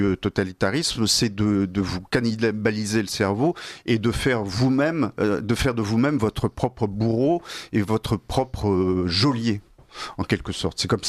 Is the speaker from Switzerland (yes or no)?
no; Normandy, France; Je le dis d'autant plus gentil que je suis normand moi-même.